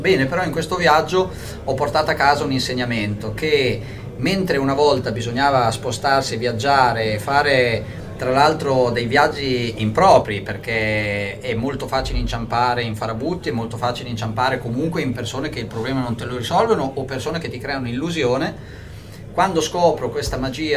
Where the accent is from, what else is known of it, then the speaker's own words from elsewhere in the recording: Modena, Emilia-Romagna, Italy; io sono di Modena